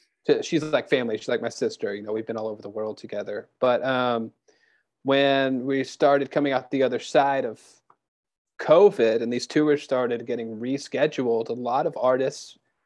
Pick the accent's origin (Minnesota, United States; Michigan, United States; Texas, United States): Texas, United States; I'm a Texan fronting a band from England.